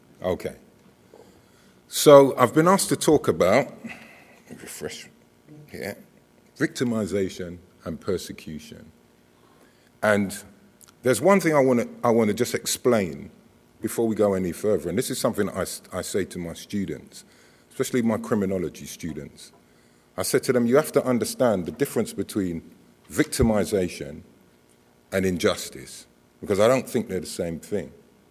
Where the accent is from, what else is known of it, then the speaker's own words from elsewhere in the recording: Lewisham, London, United Kingdom; I was born in Lewisham Hospital with my twin brother. We grew up in Lewisham, actually went to this college twice.